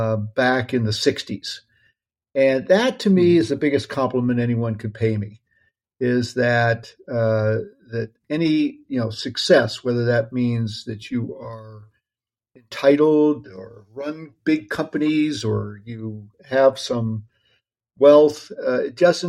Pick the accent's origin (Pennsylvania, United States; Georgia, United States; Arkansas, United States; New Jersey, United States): Pennsylvania, United States; Pittsburgh; now in California, United States; when I come back to my hometown, Pittsburgh — I still live in California —